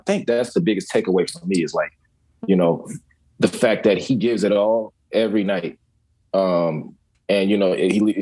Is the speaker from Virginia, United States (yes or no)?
yes; Virginia, United States; Whereas I'm from the South, you know, I'm from Virginia, so like it's a little slower.